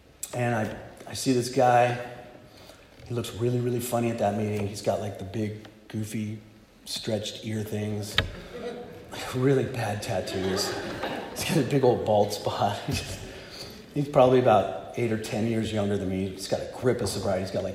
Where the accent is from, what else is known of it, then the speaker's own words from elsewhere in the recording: East Coast, United States; now in Santa Cruz, United States; And I love surfing, even though I was from the East Coast. But I came out to California, and Santa Cruz is the Mecca.